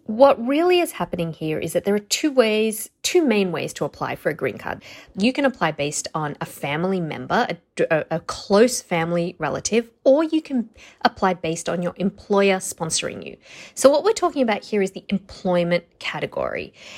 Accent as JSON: {"language": "English", "country": "India", "also_born_or_lived": "Australia", "lives_now": "United States", "said": "I'm Indian. I was born in India. My parents immigrated to Australia, and that is my citizenship when I came to the United States."}